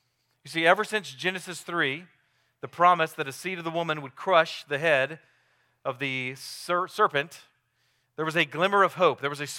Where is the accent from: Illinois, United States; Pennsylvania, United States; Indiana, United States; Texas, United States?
Texas, United States; Baytown; And of course, I'm from Baytown.